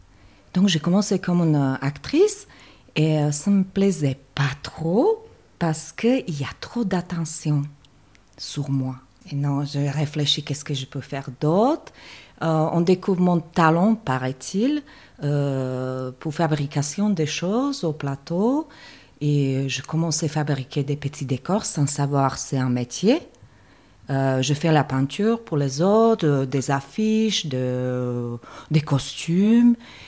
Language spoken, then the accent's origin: French; Slovakia; ça n'existe pas spécialement dans mon pays. Je viens de la Slovaquie où je faisais mes études.